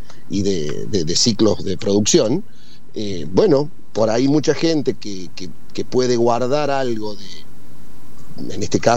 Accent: Argentina; Ninguna de esas tres cosas tenemos nosotros como argentinos.

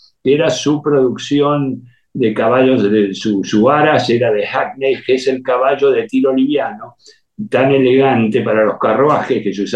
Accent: Argentina; como siempre somos los argentinos

